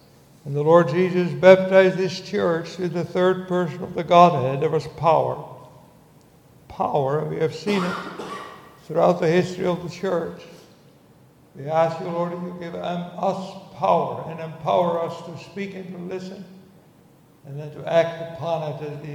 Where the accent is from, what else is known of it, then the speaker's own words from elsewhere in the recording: Netherlands; moved away as an adult; now in United States; I was born in the Netherlands. When I was 25 about, I came to North America, fell in love with it, stayed. I've been here since 1960.